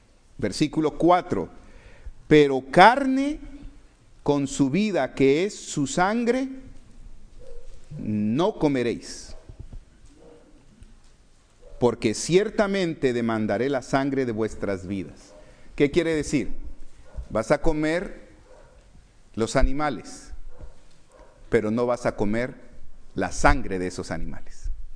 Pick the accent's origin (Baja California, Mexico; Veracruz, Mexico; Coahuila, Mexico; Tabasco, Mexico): Tabasco, Mexico; yo crecí en Tabasco.